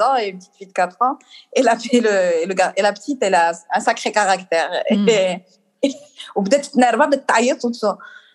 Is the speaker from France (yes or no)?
no; Algeria; on est des Algériens, quoi.